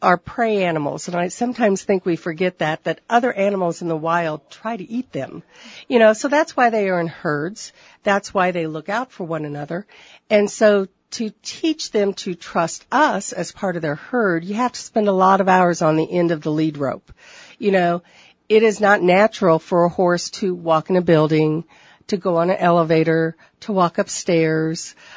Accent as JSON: {"language": "English", "town": "Taylorville", "region": "Illinois", "country": "United States", "said": "I'm actually from Taylorville. My husband and I farm in Stonington along with our son"}